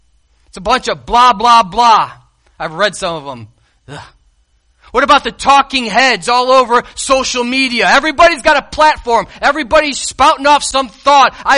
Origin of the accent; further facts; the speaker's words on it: Alaska, United States; Now, you know we're all from Alaska. And if you heard the story, living in the coldest inhabited place of North America for a ways, we saw some cold temperatures.